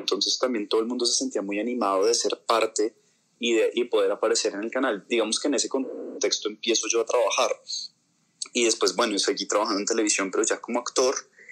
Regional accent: Bogotá, Colombia; born there; soy actor, nací en Bogotá, Colombia, en el 88.

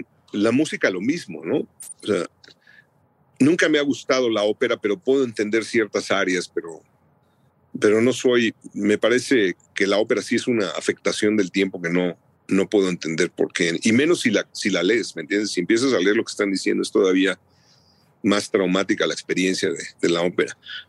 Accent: Mexico; yo soy de México

